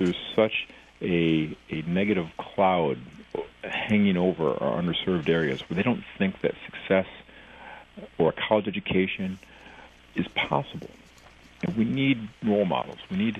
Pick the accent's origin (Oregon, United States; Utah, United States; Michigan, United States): Michigan, United States; Birmingham; Growing up in Birmingham, Michigan, I was the only minority in my 400 kid school. My father's black, my mother's white, and so I was different.